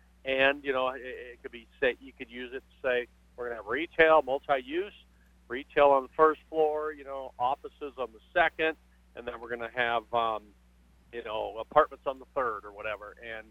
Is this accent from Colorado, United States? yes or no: yes; Arvada, Colorado, United States; I grew up in Arvada, worked in Golden